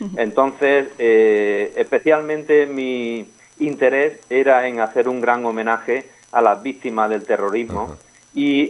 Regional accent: Andújar, Andalusia, Spain

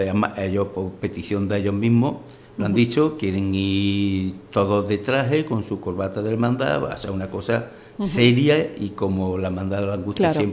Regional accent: Priego de Córdoba, Andalusia, Spain; Este hombre era un hombre muy amigo de los que somos de Priego, lo conocemos

